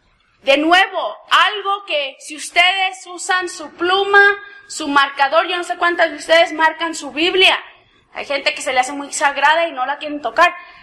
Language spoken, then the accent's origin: Spanish; Mexico; que para nosotros es lejana porque somos mexicanos y estamos lejos del contexto.